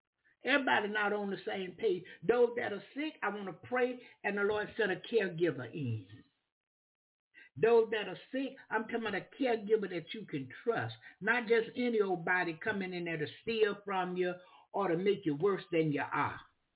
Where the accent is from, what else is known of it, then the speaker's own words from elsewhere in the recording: Philadelphia, Pennsylvania, United States; I love Dr. Williams, I'm from Philadelphia. When I went to Philadelphia, she took really, really good care of me.